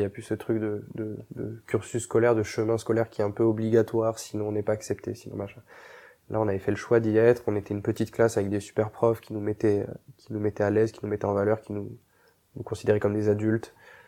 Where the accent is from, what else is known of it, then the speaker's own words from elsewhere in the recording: Montpellier, Occitanie, France; Je suis né à Montpellier, j'ai grandi là-bas